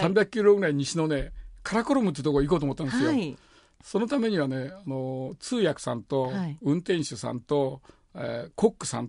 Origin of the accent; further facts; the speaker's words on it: India; チベット2世になりますね。亡命政府が出てから、 インドで生まれて育ってますからね、